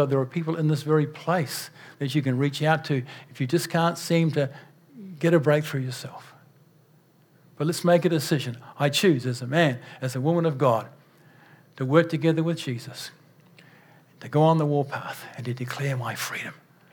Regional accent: New Zealand; When I was a boy growing up in New Zealand

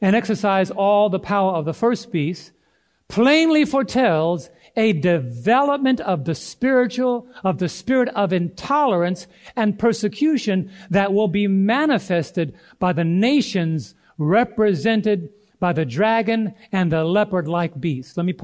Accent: United States; And as an American, I would say that's unequivocal.

